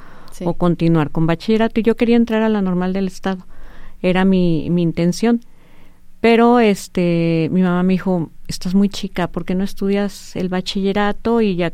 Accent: Aguascalientes, Mexico; born there; Soy hidrocálida por nacimiento y por convicción. Amo mi estado, me encanta mi estado. Realmente no me imagino viviendo en el otro lado. Nací aquí en Aguascalientes.

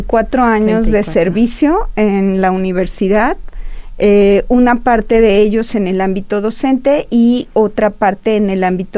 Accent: Mexico City, Mexico; Yo nací en la Ciudad de México. Para mí, la Ciudad de México en mis primeros 15 años de vida representó una metrópoli que me permitió crecer en un contexto pues megadiverso

